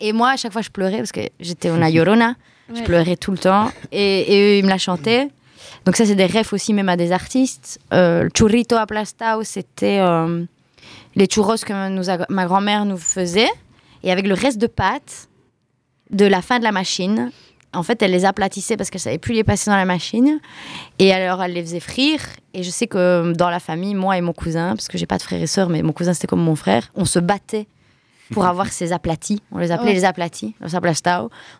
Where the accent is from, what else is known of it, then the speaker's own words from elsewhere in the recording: Extremadura, Spain; French is a second language; Et en Extrémadure, j'ai été 2 fois dans ma vie. Hein. Mais par contre, je le vois bien quand je rencontre d'autres Espagnols, que je suis d'Extrémadure. Parce que la culture, ça se transmet, quoi.